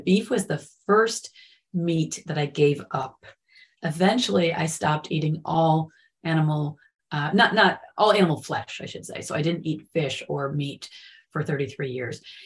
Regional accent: Michigan, United States; I grew up in Michigan, and we used to spend a lot of time on the farms in the local area, in the region, picking our own fruit.

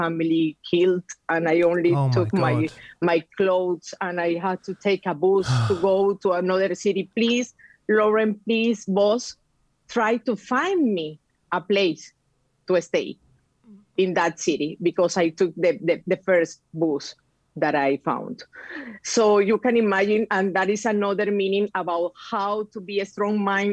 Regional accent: Barranquilla, Atlántico, Colombia; As you mentioned it before, I am from Colombia. I am from a city in the north that is Barranquilla.

